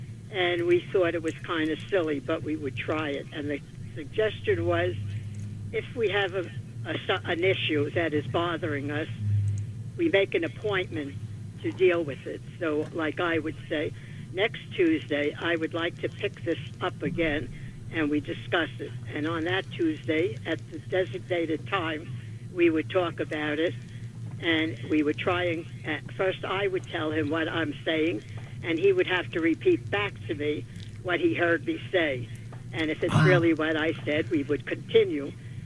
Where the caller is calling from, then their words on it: New Jersey, United States; Calling from New Jersey, Maryland.